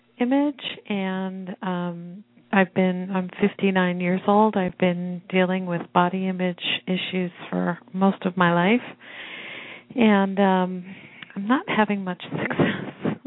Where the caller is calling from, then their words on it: Colorado, United States; I'm calling from Colorado.